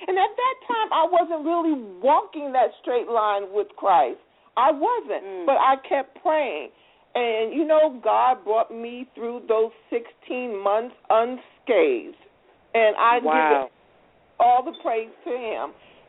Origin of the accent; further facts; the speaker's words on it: New Jersey, United States; now in Northern Virginia, United States; I'm originally from New Jersey, but I currently reside in Northern Virginia. I'm in the IT field.